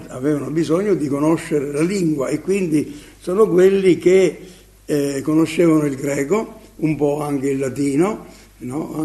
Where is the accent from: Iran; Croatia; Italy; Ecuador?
Italy; Falerone, Marche; Io sono di Falerone, no?